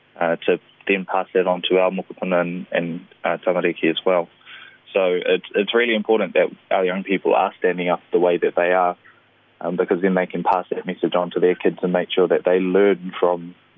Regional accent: Auckland, New Zealand; I'm a hita from Ahipara. But basically, I grew up in Glen Innes in Auckland

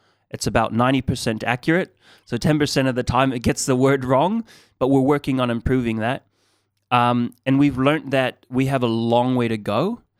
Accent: United States; accent: American; now in New Zealand; because I grew up in America, we were colonized by the Americans, so I have this American accent, right?

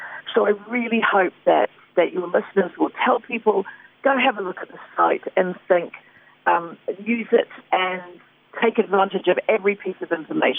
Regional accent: Auckland, New Zealand; because I'm from Auckland.

